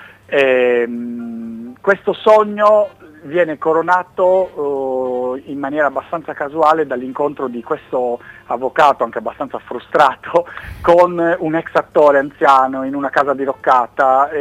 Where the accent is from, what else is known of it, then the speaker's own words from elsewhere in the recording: Sassari, Sardinia, Italy; è giusto che soprattutto noi a Sassari